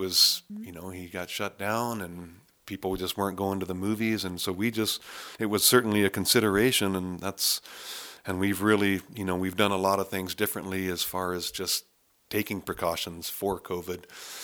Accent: Boise, Idaho, United States; also born or lived in Coeur d'Alene; I grew up in Boise and actually fourth generation Idahoan. and then moved up to Coeur d'Alene after my dad moved there

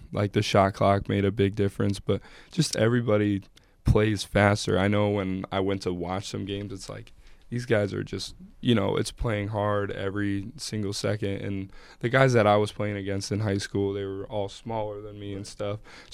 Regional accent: Tiffin, Ohio, United States; I'm from Tiffin, Ohio, which is about an hour and a half south of Adrian, kind of in the Toledo area.

